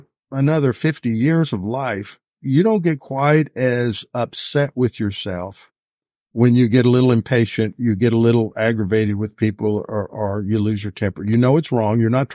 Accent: Texas, United States; I'm from Texas, and they found out I was a pastor, so he let me off.

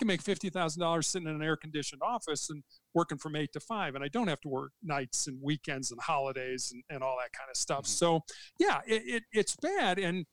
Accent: Chicago, Illinois, United States; when I was growing up in Chicago

